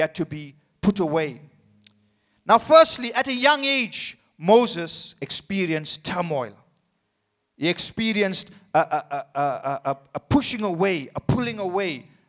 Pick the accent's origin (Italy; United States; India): India; Yes, I'm an Indian person.